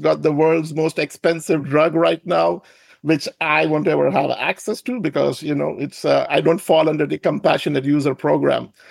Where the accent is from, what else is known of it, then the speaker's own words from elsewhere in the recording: Mumbai, Maharashtra, India; Well, I'm from Mumbai, India. I'm born and brought up in India.